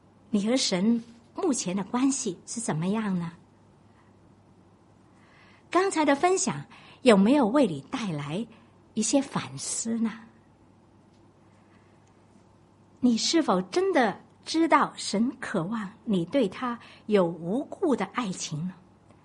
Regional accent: Guangdong, China; 我们广东人常常说的世界的好东西是车子、房子还有孩子哈

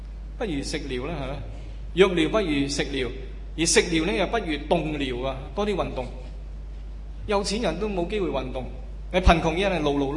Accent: Hong Kong; 我们香港人说，这人这么傻的

